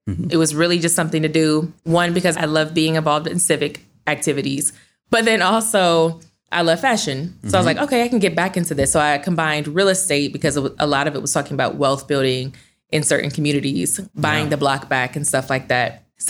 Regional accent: Columbus, Ohio, United States; So I'm born and raised in Columbus. I went to the University of Akron.

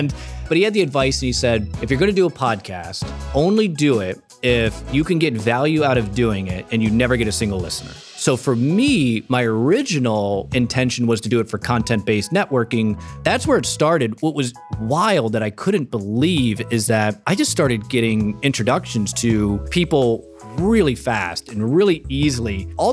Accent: Toledo, Ohio, United States; From Toledo. Went to Ohio State in 04.

